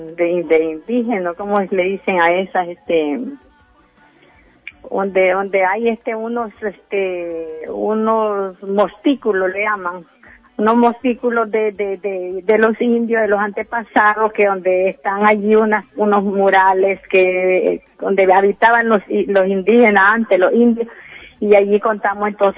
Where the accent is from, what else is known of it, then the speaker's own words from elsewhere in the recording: Colonia Los Ángeles, South Caribbean Coast Autonomous Region, Nicaragua; de Colonia Los Ángeles, coordinadora de gabinete acá en este lugar de Nueva Guinea